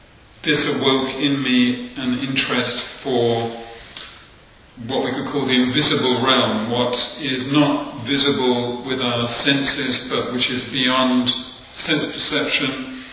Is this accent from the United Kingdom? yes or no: yes; Reading, South East England, United Kingdom; I was born in England, in Reading, England, in 1947, and grew up just outside of Reading